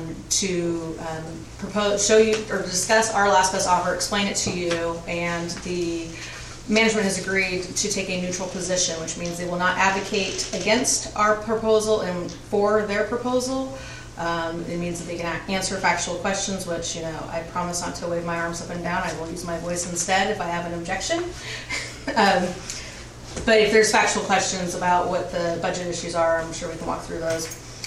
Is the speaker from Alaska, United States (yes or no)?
yes; Anchorage, Alaska, United States; I was born and raised in Alaska. I was born in a small fishing town, grew up in Anchorage.